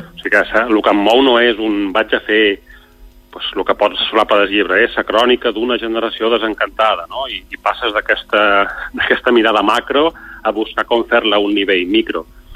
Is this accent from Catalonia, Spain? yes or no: no; Ibiza, Balearic Islands, Spain; Clar, jo som d'Eivissa.